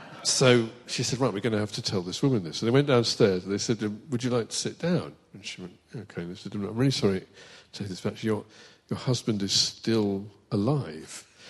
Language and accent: English; Northampton, East Midlands, United Kingdom; it's where I'm from, and I grew up, and so I was born in Northampton, though, in the Barrett Maternity Home.